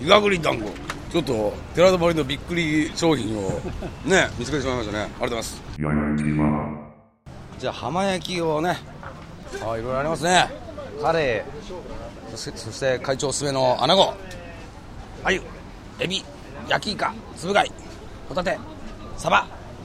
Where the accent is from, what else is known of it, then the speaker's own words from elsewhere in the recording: Niigata, Japan; 僕も新潟の人間ですけど